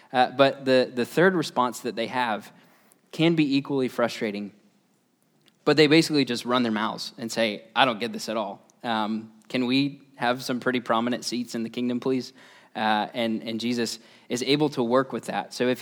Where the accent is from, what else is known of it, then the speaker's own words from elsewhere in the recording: United States; Maybe it's because I was raised in the PCA, or maybe it's because I'm American and I am educated